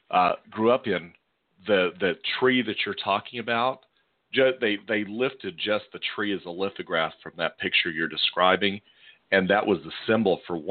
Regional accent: Texas, United States; I grew up in the Texas Panhandle, and I was 17 before I realized trees could actually grow straight because there's so much wind up there.

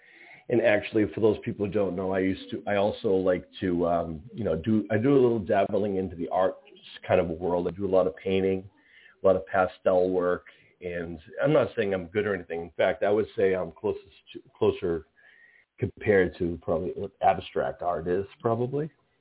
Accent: Pawtucket, Rhode Island, United States; So what I want to do first is shout out the public library where I'm from. I'm currently airing from the Pawtucket Public Library, which is not far from where I live.

